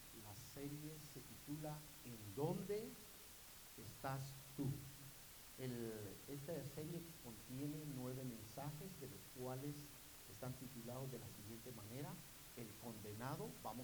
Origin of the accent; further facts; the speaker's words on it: Guatemala; Soy puro guatemalteco.